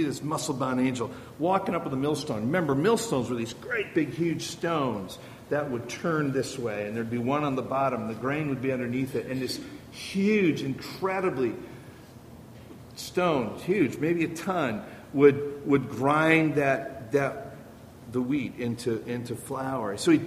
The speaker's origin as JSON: {"language": "English", "town": "Merton", "region": "Wisconsin", "country": "United States", "tie": "born or raised there", "said": "Now, in the town where I grew up in Merton, Wisconsin, we had an old mill."}